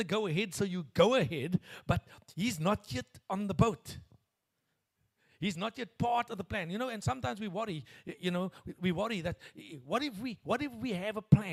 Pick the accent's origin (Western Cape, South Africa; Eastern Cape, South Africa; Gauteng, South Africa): Western Cape, South Africa; Cape Town; we are all from Cape Town, but we don't all sound the same.